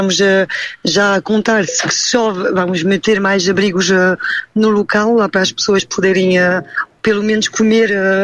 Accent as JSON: {"language": "Portuguese", "town": "Pombal", "region": "Centro", "country": "Portugal", "also_born_or_lived": "Valença do Minho", "said": "Eu sou de Pombal e de Valença do Minho."}